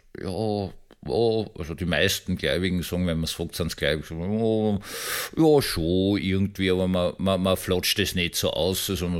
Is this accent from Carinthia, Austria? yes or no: no; Vienna, Austria; Also ich bin in dem Tiergarten praktisch schon aufgewachsen, gleich im Schönbrunn gelebt. Also in Schönbrunn bin ich aufgewachsen